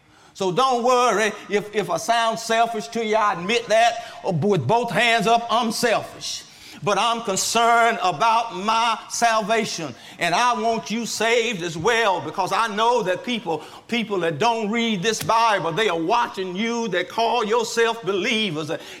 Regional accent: Baker, United States; Growing up in Baker, they didn't have telephones.

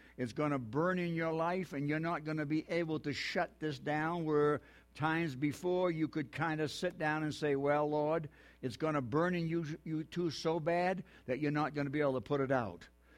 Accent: New Hampshire, United States; See, I'm from New Hampshire, man.

